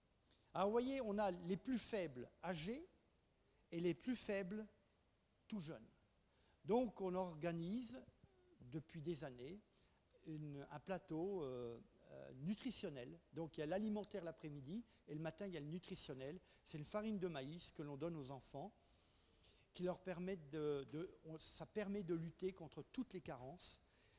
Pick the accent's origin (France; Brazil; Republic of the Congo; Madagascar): Madagascar; À côté de chez nous, à Madagascar, il y a une usine